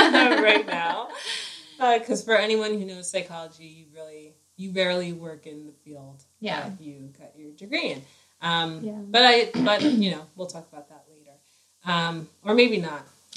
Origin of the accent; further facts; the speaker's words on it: Nigeria; I'm Nigerian.